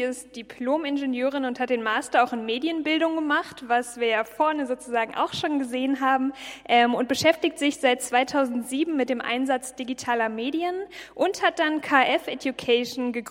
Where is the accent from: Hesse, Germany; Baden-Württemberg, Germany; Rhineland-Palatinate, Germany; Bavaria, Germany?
Hesse, Germany; born there; Das freut mich persönlich selbst sehr, weil ich gebürtige Nordhessin bin.